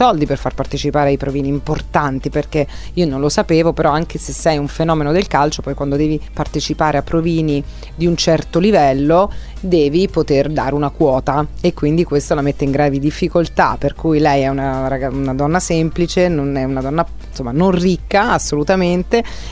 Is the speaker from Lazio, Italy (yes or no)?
yes; Rome, Lazio, Italy; da romana mi piace raccontare la sua vita, la sua poesia